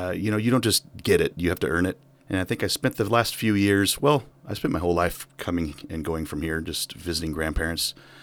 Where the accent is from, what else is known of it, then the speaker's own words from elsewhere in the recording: Wrangell, Alaska, United States; born there; And, well, I was born here in Wrangell back in the 1900s. That's where you get this massive beard, apparently.